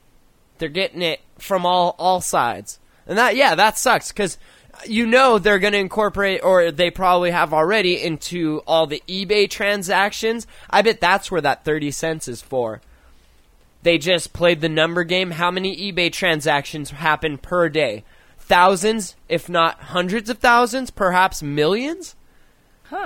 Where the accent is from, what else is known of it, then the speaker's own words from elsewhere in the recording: California, United States; I came from California, like fucking 15 some odd years ago